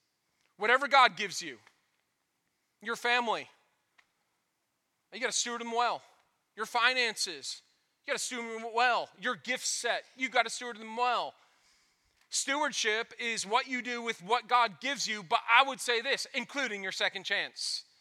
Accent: Boston, Massachusetts, United States; I grew up in Boston.

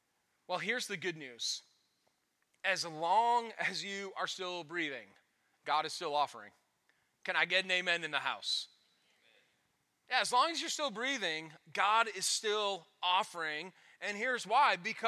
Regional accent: Boston, Massachusetts, United States; I grew up in Boston.

